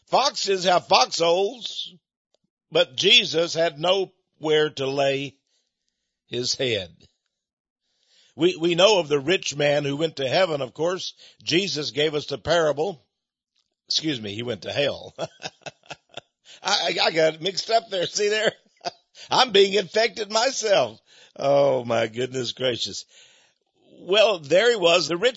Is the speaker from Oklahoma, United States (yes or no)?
no; Texas, United States; I was born and raised in East Texas, right where all the oil wells are and all the chemical refineries are.